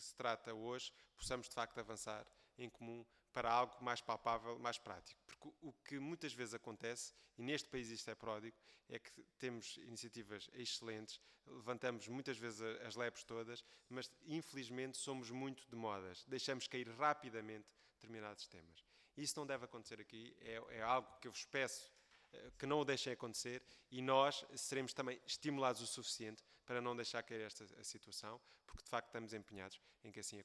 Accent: Setúbal, Portugal; Eu sou do distrito de Setúbal, como sabem, é um distrito fortemente com uma fileira florestal grande

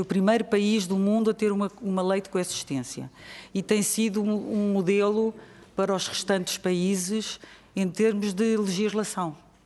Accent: Portugal; nós, portugueses, agricultores portugueses

